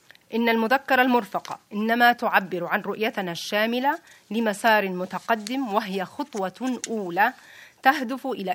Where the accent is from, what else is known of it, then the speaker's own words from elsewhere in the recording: Libya; إننا كليبيين على يقين بأن علينا أن نتحمل المسؤولية الكاملة على ما آلت إليه البلاد والأوضاع